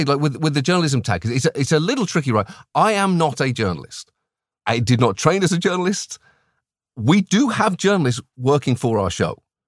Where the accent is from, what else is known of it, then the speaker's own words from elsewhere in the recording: United Kingdom; this might be a hang-up of being British.